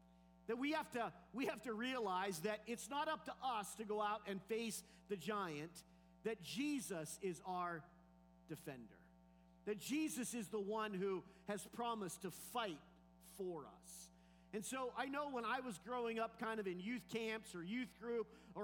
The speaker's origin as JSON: {"language": "English", "region": "Pennsylvania", "country": "United States", "tie": "born or raised there", "said": "I grew up in Clearfield County, central Pennsylvania at its finest."}